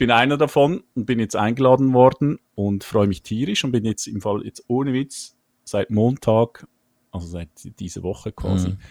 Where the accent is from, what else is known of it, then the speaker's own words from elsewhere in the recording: Switzerland; Ich Schweiz.